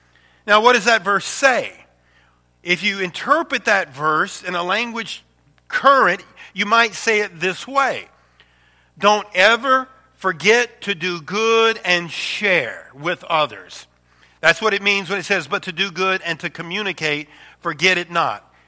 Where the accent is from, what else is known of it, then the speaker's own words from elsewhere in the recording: Rockford, Illinois, United States; that's where we came from when we came here. We came from Rockford, Illinois.